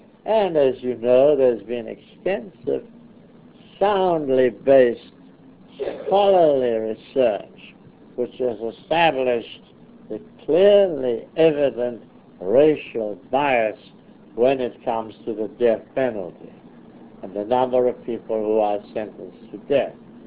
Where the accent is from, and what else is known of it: Port Elizabeth, Eastern Cape, South Africa; born or raised there